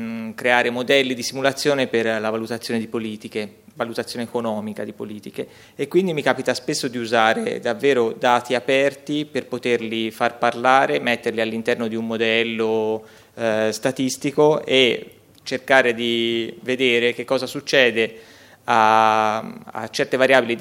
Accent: Florence, Tuscany, Italy; anch'io sono di Firenze

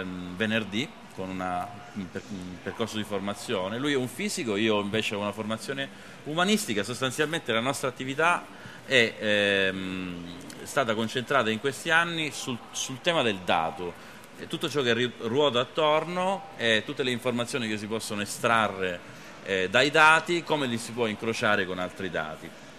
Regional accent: Sicily, Italy; also born or lived in Milan / Bologna; sono siciliano, ho vissuto a Milano e a Bologna

